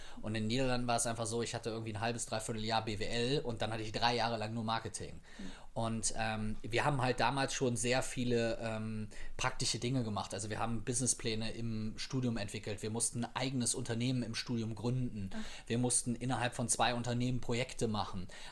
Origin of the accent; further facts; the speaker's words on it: Viersen, North Rhine-Westphalia, Germany; Aus Viersen.